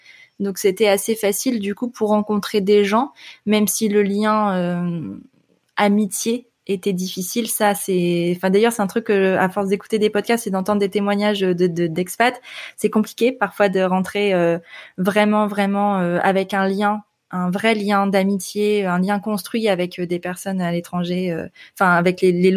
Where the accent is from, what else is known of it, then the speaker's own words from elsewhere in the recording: France; accent: French; Par contre, mon accent est pourri. Hein. J'ai l'accent typique français, ça c'est sûr. J'ai pas l'accent du Nord, mais j'ai clairement là un accent français quand je parle en anglais.